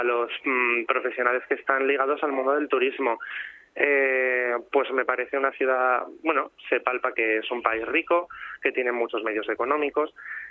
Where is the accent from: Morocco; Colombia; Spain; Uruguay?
Spain; Madrid, Community of Madrid; me convertiré en vez de madrileño por la península, madrileño por el mundo